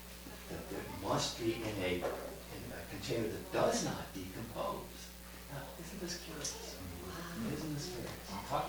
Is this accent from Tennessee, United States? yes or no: no; Chicago, Illinois, United States; drive those ashes from Florida to Chicago, which is my hometown